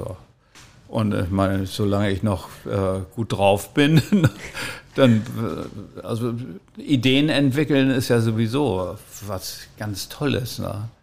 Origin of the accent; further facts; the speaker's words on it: Uelzen, Lower Saxony, Germany; Ich komme ja aus der Heide, aus der Ostheide, Uelzen. Bin ich dann halt in die Nordheide gezogen.